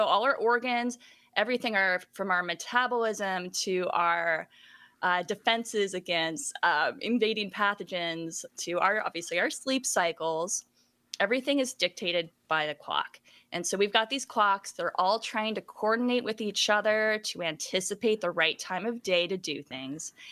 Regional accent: Seattle, Washington, United States; But I'd moved back to Seattle and I had visited this locker room of the Seattle Mariners, my hometown baseball team

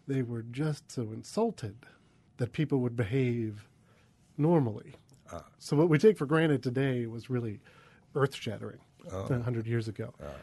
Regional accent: Cleveland, Ohio, United States; Originally, I'm from Cleveland, Ohio. I lived there for a number of years, went to Heidelberg University for undergrad

